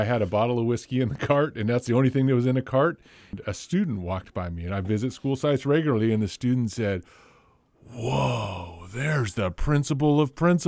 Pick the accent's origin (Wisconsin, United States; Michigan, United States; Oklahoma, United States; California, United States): California, United States; born and raised in Humboldt County, I have never tried marijuana before in my life.